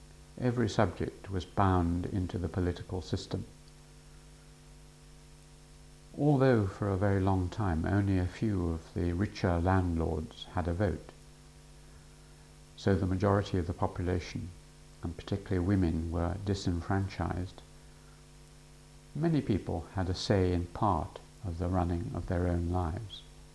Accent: United States; There are things you cannot do to your fellow countrymen, at least as an American.

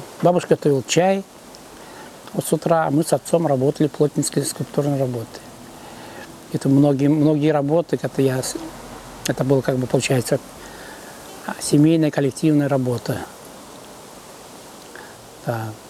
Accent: Altai Krai, Russia; born there; Я родился в Алтайском крае в 1957 году.

